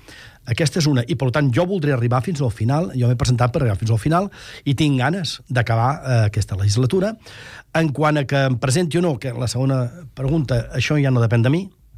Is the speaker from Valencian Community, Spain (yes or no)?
no; Vic, Catalonia, Spain; now in Barcelona, Spain; jo sóc l'any 55 nascut a Vic, jo sóc fill de Vic. Jo estrany vaig venir cap a Barcelona, jo sóc català de soc arrel, i conec perfectament el poble català.